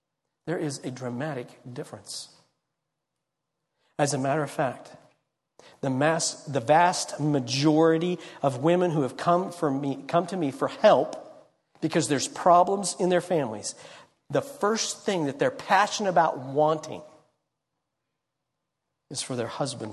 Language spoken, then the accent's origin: English; Longmont, Colorado, United States; A friend of mine who pastors in my hometown of Longmont, he's getting ready to have two different campuses.